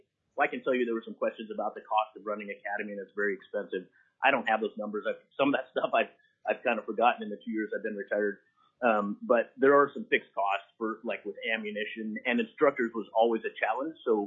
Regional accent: Alaska, United States; I was born and raised in Alaska, been here my entire life.

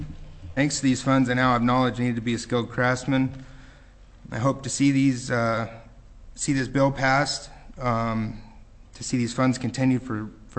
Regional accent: Juneau, Alaska, United States; I'm from here in Juneau.

